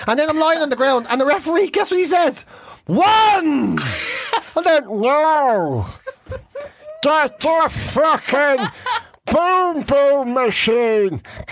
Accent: Monaghan, Ulster, Ireland; and I'm from Monaghan.

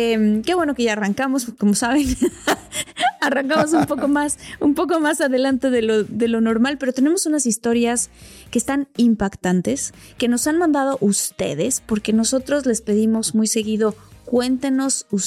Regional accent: Irapuato, Guanajuato, Mexico; Soy originaria de Irapuato, Guanajuato, y soy muchóloga.

